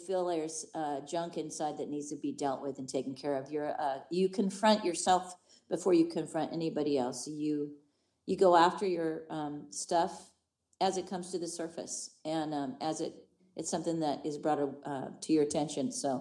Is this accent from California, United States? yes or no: yes; California, United States; also born or lived in Iowa; born in Iowa, youngest of three, and moved in 1965 to California. Growing up in California is a lot different than growing up in Iowa